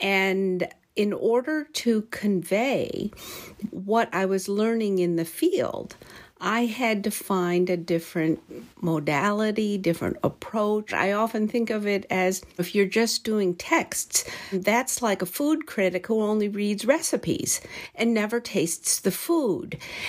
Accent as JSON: {"language": "English", "town": "Detroit", "region": "Michigan", "country": "United States", "tie": "born there", "said": "And then eventually they moved to the States 10 years after they were married, and I was born in Detroit."}